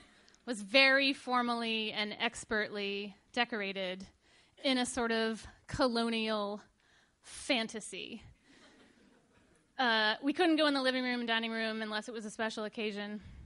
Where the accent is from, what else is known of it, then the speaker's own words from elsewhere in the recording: Richmond, Virginia, United States; I'm from the South, if I didn't say that already. I'm from Richmond. And when you're a boy growing up in the South, you often get guns for your birthday